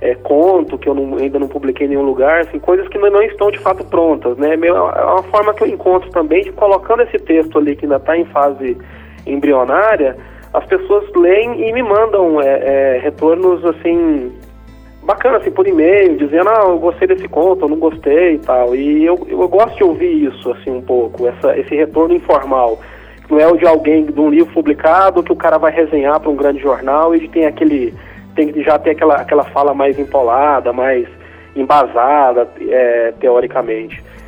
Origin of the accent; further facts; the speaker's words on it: Goiás, Brazil; now in São Paulo, Brazil; eu sou goiano, vivo aqui, né, e conheço os dois lados, digamos, né? Uhum. Sei o que é ser criado no interior de Goiás e agora sei também o que é viver aqui na maior cidade do país.